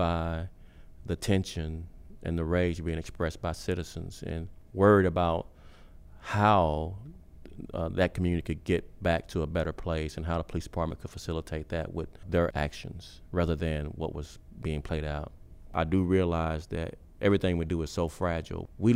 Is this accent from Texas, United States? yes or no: yes; Dallas, Texas, United States; I'm born and raised in Dallas.